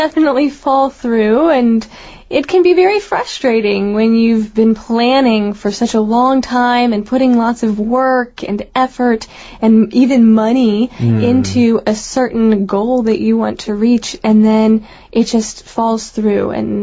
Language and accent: English; United States; Well, as an American, right, we have this idea of success